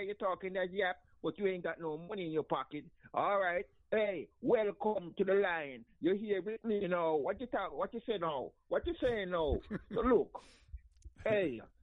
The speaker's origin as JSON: {"language": "English", "country": "Jamaica", "lives_now": "United States", "said": "You see, I remember when I was coming from Jamaica, right? And I went to the U.S. Embassy."}